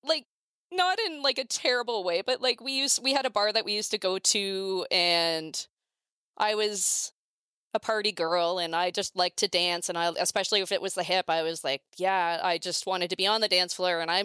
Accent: Lion's Head, Ontario, Canada; because that's close to where I grew up, right? Like, I grew up in Lion's Head.

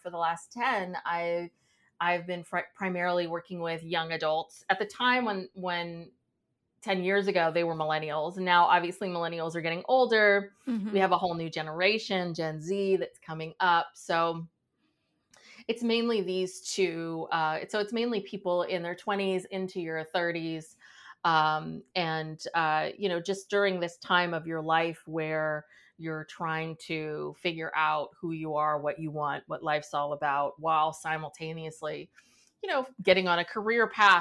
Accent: California, United States; now in San Francisco Bay Area, United States; I'm a Northern California girl I live in the San Francisco Bay Area.

